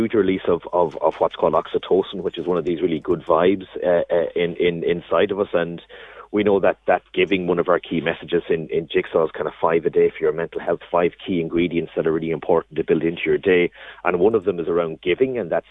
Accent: Ireland; We did a bit of research a few years ago where actually, as Irish people, we're terrible at giving and receiving compliments.

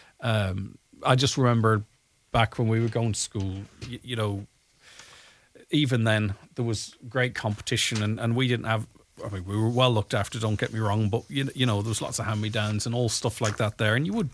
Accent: Crawley, South East England, United Kingdom; I'm from Crawley.

